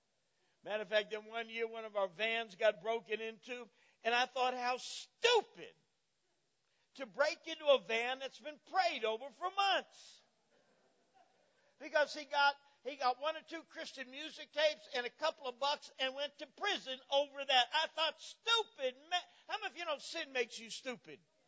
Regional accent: New Jersey, United States; I said, Lord, you got to understand, I'm not from New Orleans, I'm from New Jersey.

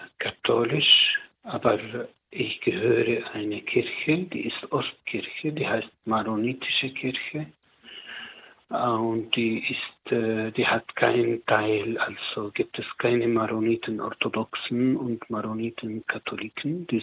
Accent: Lebanon; born there; German is a second language; moved away as an adult; also born or lived in Rome; Ja, also ich bin geboren im Libanon. Ich bin gekommen nach Rom um 1986.

